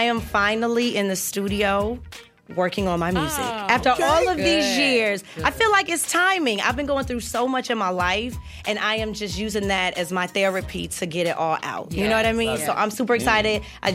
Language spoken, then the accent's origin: English; Chicago, Illinois, United States; And yes, I'm from Chicago, so we talk with our hands. I am expressive.